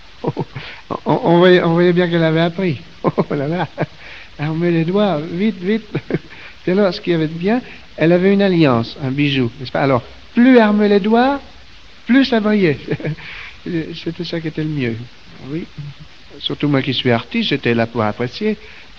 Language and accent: French; France; Moi, je suis français.